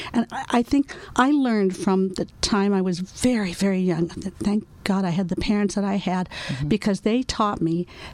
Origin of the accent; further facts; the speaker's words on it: Hollywood, California, United States; growing up in Hollywood, I kept that attitude, always knowing it's just a job.